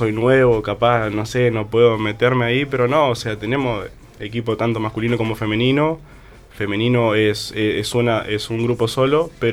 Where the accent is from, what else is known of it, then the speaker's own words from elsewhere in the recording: Salto, Uruguay; yo vengo de Salto, soy del interior, y yo jugaba al vóley allá.